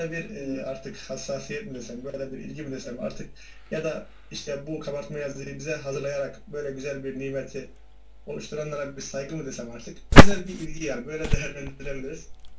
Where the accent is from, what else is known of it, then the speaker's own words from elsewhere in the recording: Kahramanmaraş, Turkey; Kahramanmaraşlıyım.